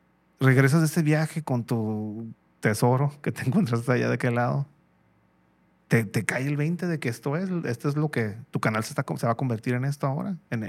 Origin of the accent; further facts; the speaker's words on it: Mexico; yo soy mexicano, y hay cacerías aquí